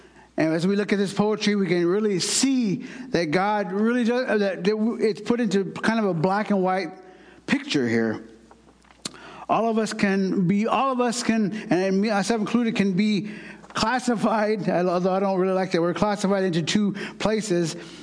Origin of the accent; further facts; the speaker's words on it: Oklahoma, United States; As they say in my language, I am from Oklahoma, and I'm a Choctaw from Oklahoma. That's my tribe.